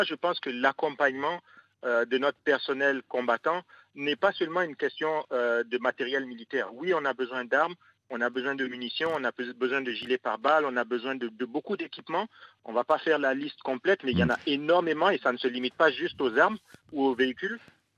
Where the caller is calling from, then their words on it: Ouagadougou, Centre, Burkina Faso; also born or lived in France; j'ai vécu dans les deux pays. J'ai obtenu des diplômes français, je suis rentré au Burkina pour vivre à Ouaga.